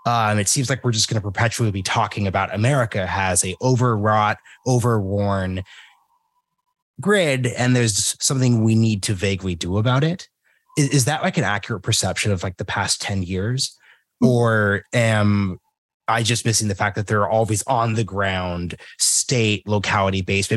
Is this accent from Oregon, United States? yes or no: yes; Oregon, United States; I'm from Oregon and I live in Texas, so I could dunk on California from a couple different directions.